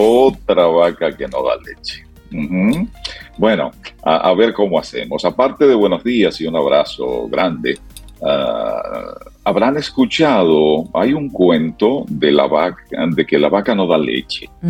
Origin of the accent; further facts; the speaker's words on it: Sabaneta, Santiago Rodríguez, Dominican Republic; El caso localista es el siguiente, es en mi pueblo, es en Sabaneta, Santiago Rodríguez.